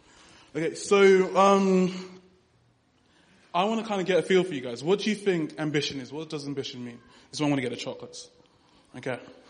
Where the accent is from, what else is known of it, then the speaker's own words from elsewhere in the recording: London, United Kingdom; born there; also born or lived in British Virgin Islands / United States; I'm 22 years old. I was born in London. I kind of moved around a lot growing up because my dad moved around for work. So I spent a lot of time in the British Virgin Islands, in the US, in Africa for a little bit.